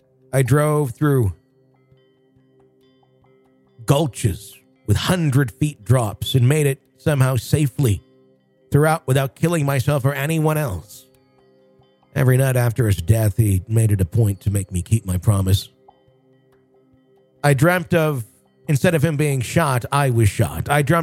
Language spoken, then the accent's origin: English; Hawaii, United States; I grew up in Hawaii on the Big Island, and I've always been very sensitive to the paranormal and spiritual activity.